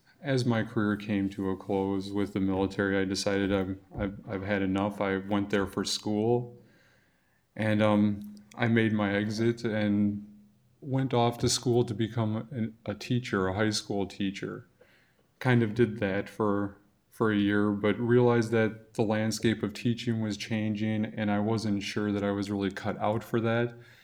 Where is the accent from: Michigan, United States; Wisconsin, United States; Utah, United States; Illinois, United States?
Wisconsin, United States; Milwaukee; born or raised there